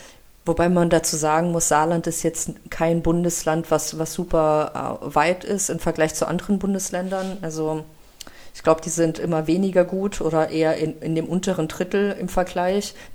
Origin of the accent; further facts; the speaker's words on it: Russia; German is a second language; now in Germany; dass ich ja nicht hier geboren bin in Deutschland, und wir sind ja aus Russland hierher gekommen.